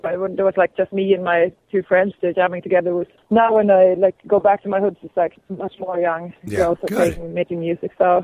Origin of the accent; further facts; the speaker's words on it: Stockholm, Stockholm County, Sweden; English is a second language; the ones that made us want to play on our different spaces where we grew up in Stockholm.